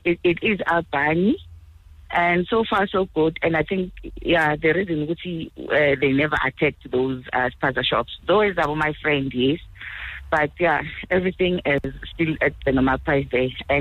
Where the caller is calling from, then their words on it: Tembisa, Gauteng, South Africa; from Etembisa.